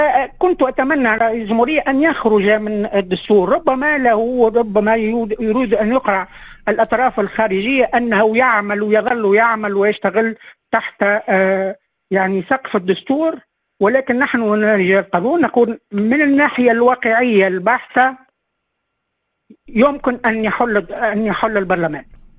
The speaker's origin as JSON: {"language": "Arabic", "country": "Tunisia", "said": "نحن حتى كتونسيين نلاحظ أن هناك انسداد آفاق،"}